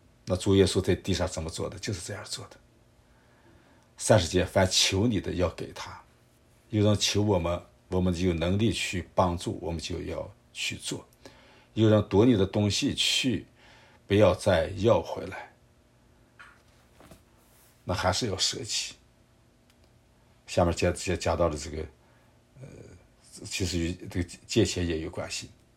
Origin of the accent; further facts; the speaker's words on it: China; 那么我们中国人跟这个日本人的关系